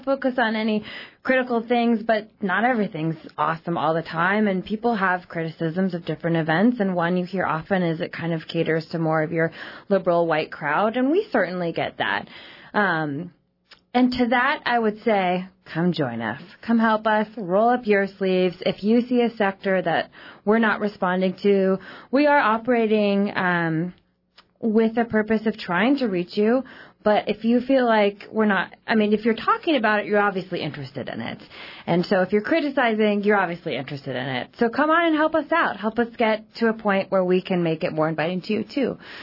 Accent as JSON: {"language": "English", "town": "Anchorage", "region": "Alaska", "country": "United States", "tie": "born or raised there", "said": "And so I grew up in Anchorage, and I was living there after kind of college and ski bumming for a while"}